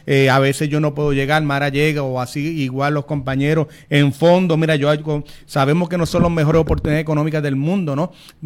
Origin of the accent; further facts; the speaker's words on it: Jayuya, Puerto Rico; also born or lived in Lares; Somos de Jayuya, Lares, de verdad